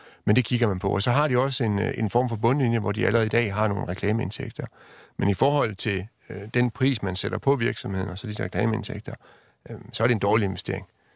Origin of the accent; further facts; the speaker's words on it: Jutland, Denmark; jeg er fra Jylland